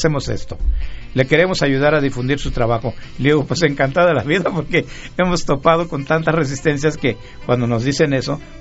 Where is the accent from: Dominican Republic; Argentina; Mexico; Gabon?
Mexico; Yucatán; yo ya tengo mis 69 años de edad, bien vividos, pero me acuerdo que allá en mi pueblo, en Yucatán, encendíamos las velas